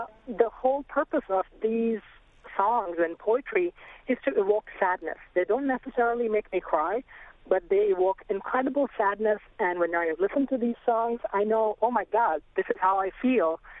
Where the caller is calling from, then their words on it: New Jersey, United States; Hi, I'm calling from New Jersey, and I'm originally of Indian heritage.